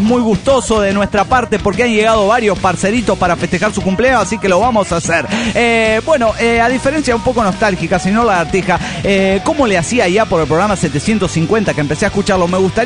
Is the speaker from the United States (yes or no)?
no; Puebla, Mexico; de Puebla, México.